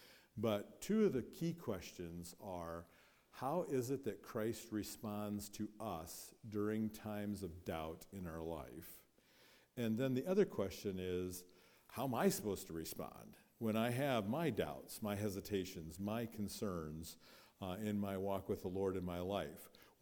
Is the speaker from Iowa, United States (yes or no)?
yes; Pella, Iowa, United States; Your pastor grew up in the same church that I grew up in Berean Baptist Church in Pella, Iowa